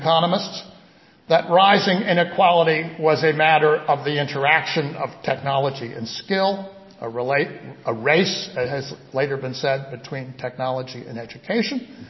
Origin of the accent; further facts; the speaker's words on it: Cambridge, Massachusetts, United States; born and raised in Cambridge, Massachusetts, just a few blocks from where I was born and raised